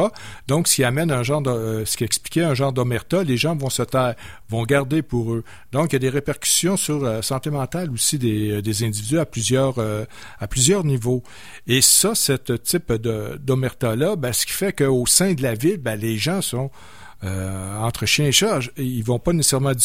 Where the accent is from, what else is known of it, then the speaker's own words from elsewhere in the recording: Shawinigan, Quebec, Canada; On vient de la Mauricie, Shawinigan.